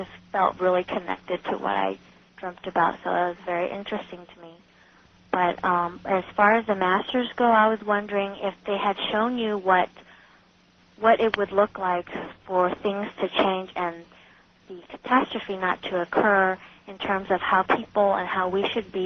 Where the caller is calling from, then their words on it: California, United States; Hi. I'm calling from California.